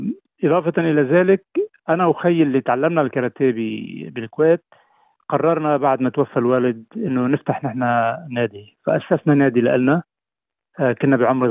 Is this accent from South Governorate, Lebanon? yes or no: yes; Maarakeh, South Governorate, Lebanon; بصراحة كثير حابب أوجه تحية لأهل الجنوب الذين يعني بصراحة صمدوا، وخاصة لما بحكي عن بلدتي معركة